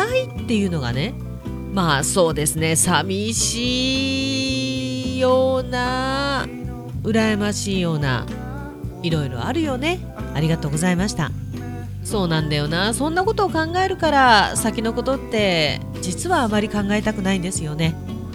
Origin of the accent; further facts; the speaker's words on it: Hokkaido, Japan; 北海道をね離れたいとは思わないんですよね、自分のふるさとだし。